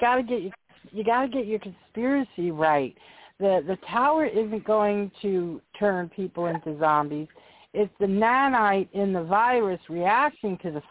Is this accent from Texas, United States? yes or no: no; Central Islip, New York, United States; I grew up in Central Islip when I was a kid. You know, we had family there.